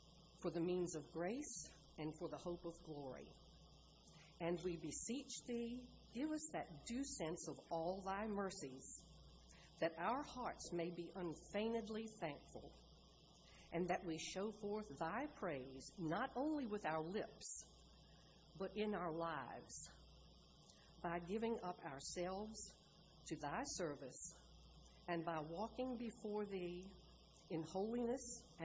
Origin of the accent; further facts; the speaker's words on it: Virginia, United States; I was raised in church in Albemarle County, baptized and confirmed there.